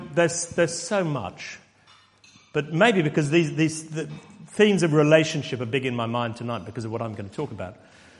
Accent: Basingstoke, South East England, United Kingdom; But I was brought up near Basingstoke in Hampshire.

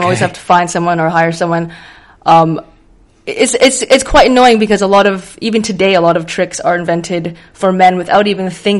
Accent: Canada; He was performing at a street festival in my hometown in Canada

